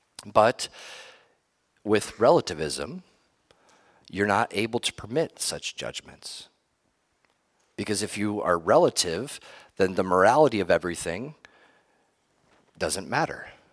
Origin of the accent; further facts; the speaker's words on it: Ohio, United States; in Ohio, I'll just use that because I'm from Ohio, they have lots of rain, lots of rivers, lakes.